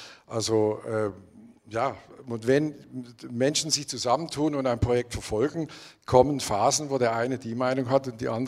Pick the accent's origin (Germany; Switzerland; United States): Switzerland; Ich komme aus der Schweiz und rede nicht über Geld.